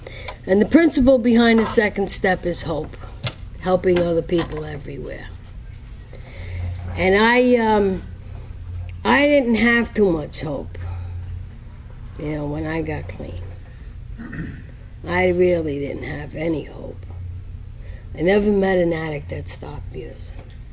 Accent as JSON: {"language": "English", "town": "Bronx", "region": "New York", "country": "United States", "said": "I'm from the Bronx, so that was the county over."}